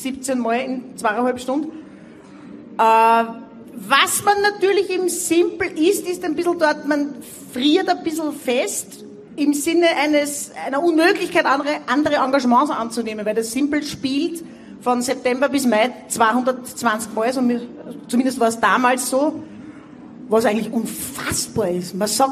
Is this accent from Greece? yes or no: yes; Thessaloniki, Central Macedonia, Greece; Ein paar Jahre meiner Kindheit war man in Thessaloniki aus dem schlichten Grund, weil mein Vater Lehrer war.